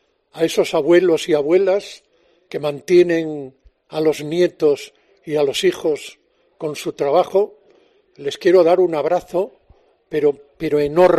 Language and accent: Spanish; Galicia, Spain; para tener morriña, tengo que seguir estando lejos de Galicia y tener siempre ganas de volver.